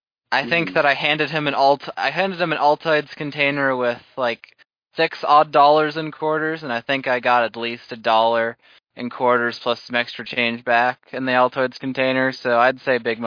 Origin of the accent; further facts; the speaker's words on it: Geneva, Illinois, United States; which was a person back in my hometown of Geneva, Illinois.